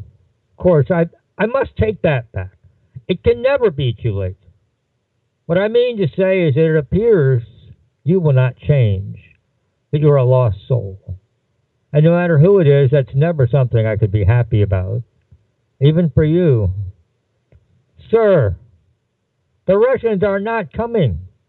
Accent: Moonrock Lake, Ohio, United States; Well, it's been another long week in Moonrock Lake, Ohio, my hometown at the end of the empire.

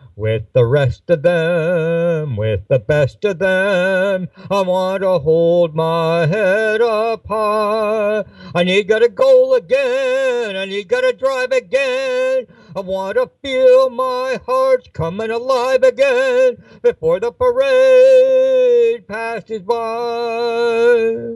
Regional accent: Cincinnati, Ohio, United States; I first met Leroy when I was growing up in Cincinnati.

